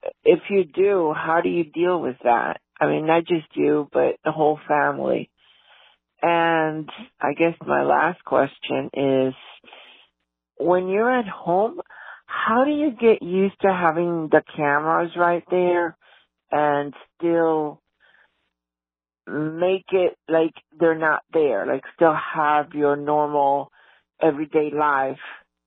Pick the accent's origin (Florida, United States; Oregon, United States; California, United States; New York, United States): Florida, United States; I'm from Florida.